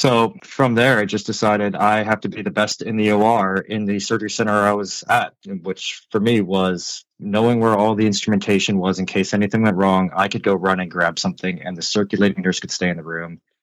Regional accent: Fort Lauderdale, Florida, United States; So I'm from Fort Lauderdale, Florida.

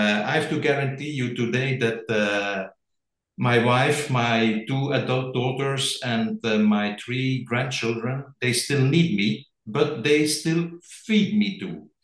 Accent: Flanders, Belgium; English is a second language; I'm from Flanders, more precisely from the Pajottenland.

